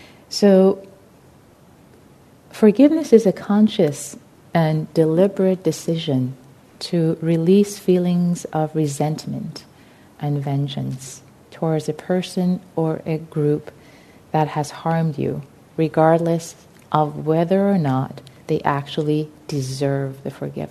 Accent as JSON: {"language": "English", "town": "Tehran", "region": "Tehran Province", "country": "Iran", "tie": "born there", "second_language": "English", "said": "I'm Persian, I'm Iranian. I was born in Tehran, Iran."}